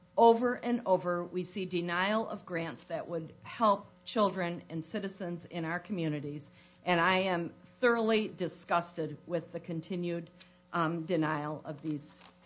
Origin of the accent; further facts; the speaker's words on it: Resort Township, Michigan, United States; I'm from Resort Township.